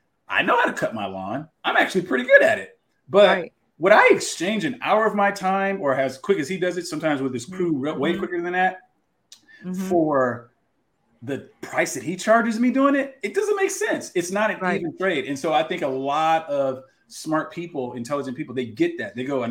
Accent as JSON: {"language": "English", "region": "Texas", "country": "United States", "tie": "born or raised there", "said": "we want to help people in Texas. That's my home state."}